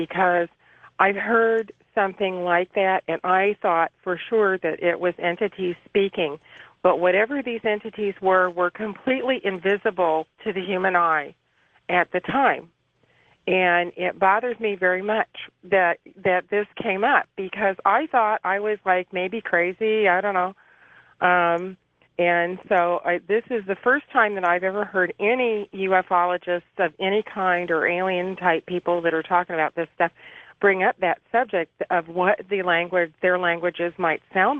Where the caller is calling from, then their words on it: Indiana, United States; I'm calling from Indiana.